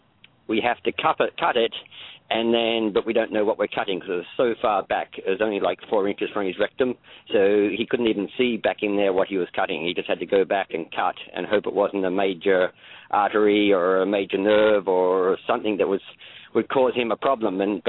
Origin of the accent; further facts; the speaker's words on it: Australia; now in United States; Yes, I'm Australian